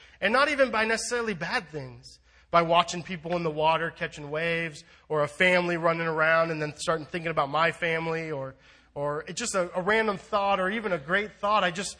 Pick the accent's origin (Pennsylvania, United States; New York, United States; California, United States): California, United States; I'm from SoCal, so kind of the salt air just kind of shakes my brain loose.